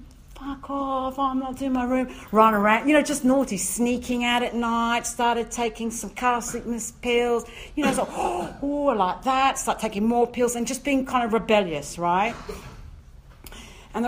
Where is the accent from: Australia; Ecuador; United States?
Australia; I'm from Australia. It was hot, right?